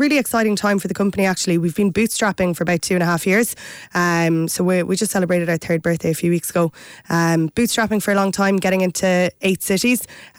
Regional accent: Limerick, Munster, Ireland; I'm from Limerick, so I'd love to get us down to the Treaty City myself.

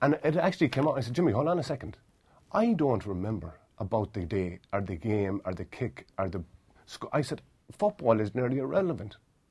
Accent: Ballina, County Mayo, Ireland; Ballina split into four teams. United, Fitzgerald's, Pat's. Mm. And the Quay. I played for the Quay. I'm from the Quay.

